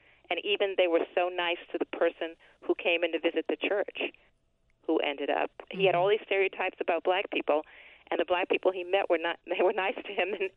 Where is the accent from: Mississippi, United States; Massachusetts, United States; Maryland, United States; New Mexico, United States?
Maryland, United States; Baltimore; I grew up in West Baltimore. I had the same zip code as Freddie Gray.